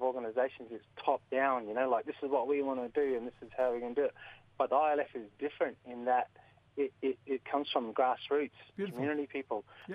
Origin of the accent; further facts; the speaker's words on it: Carnarvon, Western Australia, Australia; So, I'm from Carnarvon in WA, Northwest WA.